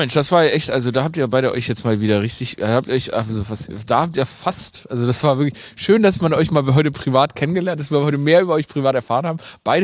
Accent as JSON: {"language": "German", "country": "Germany", "said": "ich bin Deutscher"}